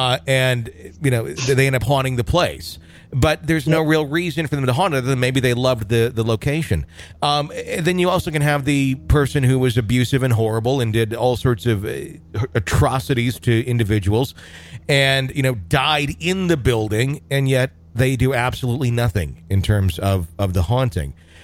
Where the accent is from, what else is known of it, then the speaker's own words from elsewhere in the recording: Fond du Lac, Wisconsin, United States; I grew up in Fond du Lac, Wisconsin, and in high school years, I had a girlfriend who lived in Berlin.